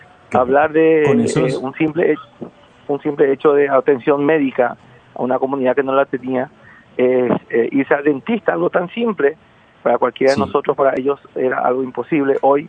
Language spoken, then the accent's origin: Spanish; Carapeguá, Paraguarí, Paraguay; estoy ahora, justamente 83 kilómetros de Asunción. Yo aprendí a tocar guitarra aquí, en mi pueblo natal